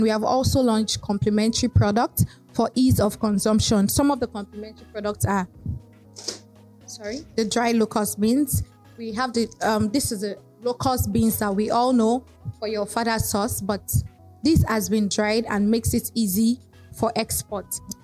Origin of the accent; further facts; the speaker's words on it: Abeokuta, Ogun, Nigeria; Growing up in Ogun State, I spent the first 24 years of my life in Abeokuta, Ogun State, and FatherUp was a normal household food.